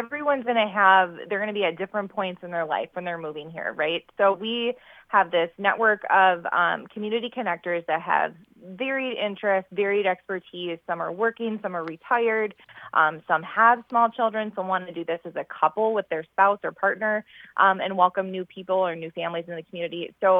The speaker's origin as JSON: {"language": "English", "region": "Minnesota", "country": "United States", "tie": "born or raised there", "lives_now": "Bemidji, United States", "said": "Well, I grew up in the Twin Cities, so I'm a transplant to Bemidji a decade ago, actually, back in 2011."}